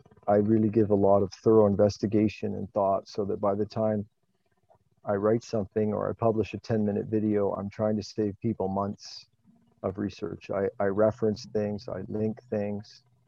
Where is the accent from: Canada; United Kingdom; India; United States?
Canada; I'm a Canadian. I've been based in Bancroft for about the last decade.